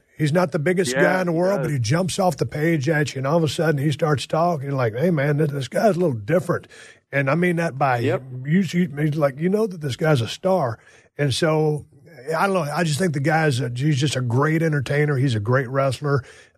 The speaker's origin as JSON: {"language": "English", "town": "Austin", "region": "Texas", "country": "United States", "tie": "born there", "said": "And Austin's a close second to El Paso as far as bad drivers in Texas, and I was born in Austin."}